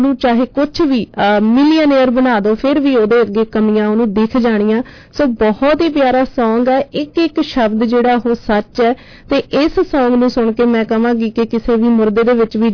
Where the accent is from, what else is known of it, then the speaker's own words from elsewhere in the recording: Punjab, India; ਅਸੀਂ ਪੰਜਾਬ ਤੇ ਜੰਮੇ ਹਾਂ, ਉੱਥੇ ਪਲੇ ਹਾਂ